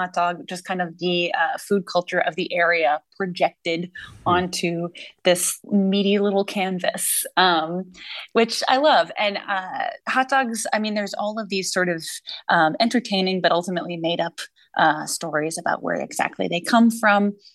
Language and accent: English; New England, United States; I like the New England buns. I'm from New England.